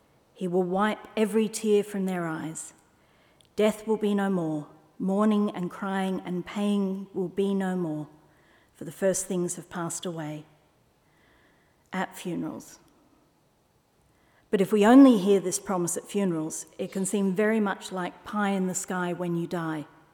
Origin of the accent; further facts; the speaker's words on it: Australia; Although I am Scottish Australian, I absolutely adore the song Jerusalem.